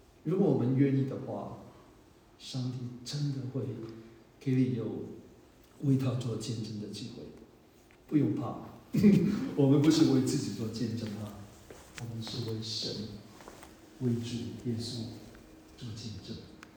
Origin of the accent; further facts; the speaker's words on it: China; 他没有好像我们中国人抓得很紧啊，不放手